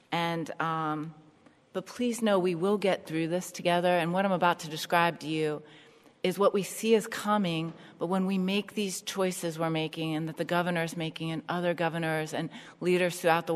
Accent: Youngstown, Ohio, United States; I just had a radio show with my hometown of Youngstown, Ohio

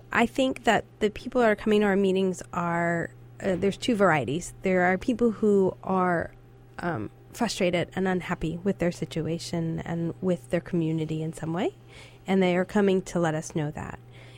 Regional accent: Allentown, Pennsylvania, United States; I grew up in Allentown.

